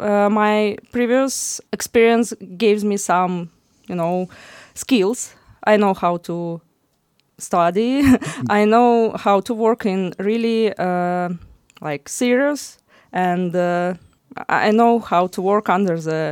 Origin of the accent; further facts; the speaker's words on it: Russia; born there; English is a second language; So I was born in Russia. I was an architect there.